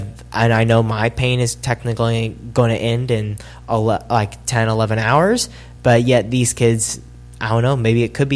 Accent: Ohio, United States; I'm from Ohio, so like a lot of like light valleys, back roads, more flat.

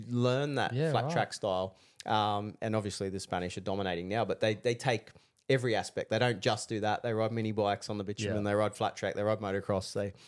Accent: Australia; Especially as an Aussie my year or earlier that was Aussies and Yanks dominated, right?

